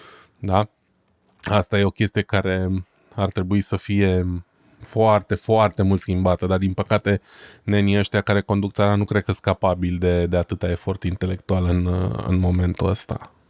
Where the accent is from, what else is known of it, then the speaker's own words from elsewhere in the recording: Romania; now in Germany; ce văd eu ca om, ca român în diaspora